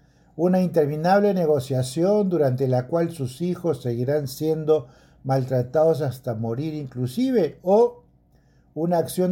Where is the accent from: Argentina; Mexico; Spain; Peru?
Peru; Una de las cosas que en lo personal como peruano me tienen tomado en mis tribulaciones diarias